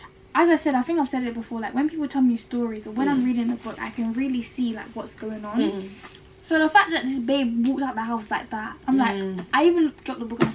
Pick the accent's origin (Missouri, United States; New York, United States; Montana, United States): New York, United States; The Bronx; I'm the Bronx.